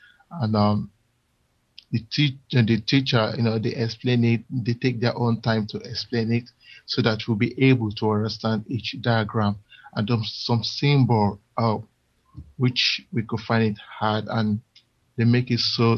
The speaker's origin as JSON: {"language": "English", "region": "London", "country": "United Kingdom", "said": "I'm from London."}